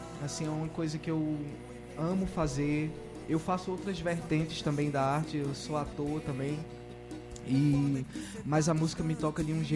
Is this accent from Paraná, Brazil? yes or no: no; Juazeiro, Bahia, Brazil; Sim, eu sou natural de Juazeiro, tenho muito orgulho de ser dessa cidade linda, sou apaixonado por Juazeiro. É uma cidade que eu nasci e me abraça todos os dias.